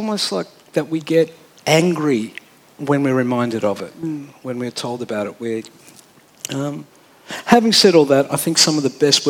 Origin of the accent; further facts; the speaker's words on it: Australia; our parochialism is what frustrates me as an Australian all the time